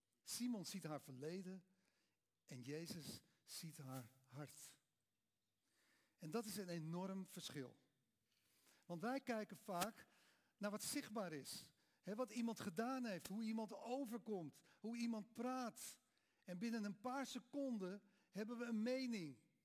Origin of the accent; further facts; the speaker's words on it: Amsterdam, North Holland, Netherlands; Een deel van mijn jeugd heb ik gewoond in de Amsterdamse Bijlmermeer.